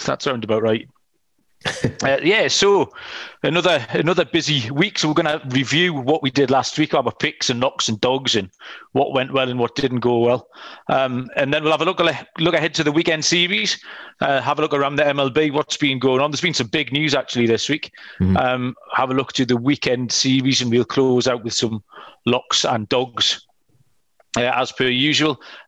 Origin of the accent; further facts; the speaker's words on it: England, United Kingdom; as an Englishman, if I'm going to speak to an American, I want them to have your accent.